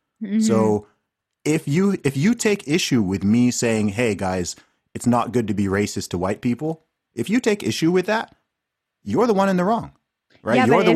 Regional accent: Saudi Arabia; I grew up in Saudi Arabia

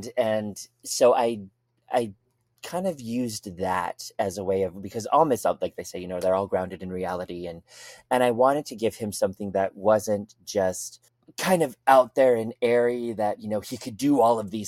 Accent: Montana, United States; So I, you know, being from Montana, we got a lot of ghost towns around us.

